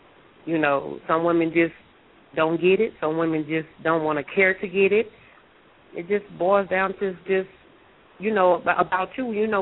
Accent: Dallas, Texas, United States; now in Colorado, United States; I'm 32, you know, and everybody that knows me in Colorado, the side, because I'm from Texas, I'm from Dallas, Texas, but I live in Colorado

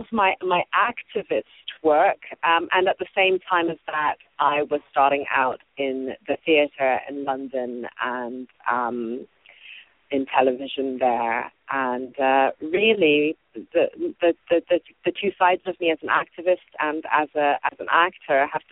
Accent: Zimbabwe; When I was growing up in Zimbabwe, I knew many people around me who died of HIV.

